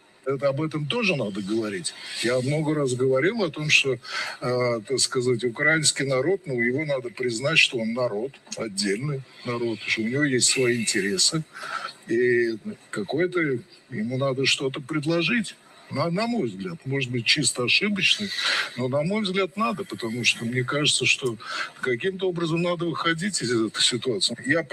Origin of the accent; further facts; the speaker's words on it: Russia; я россиянин, русский человек